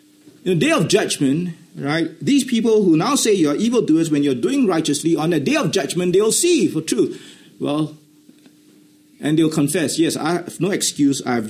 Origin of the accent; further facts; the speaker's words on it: Singapore; And so when I was being a Singaporean, I must do my national service. So when I reached 18 years old, I was conscripted.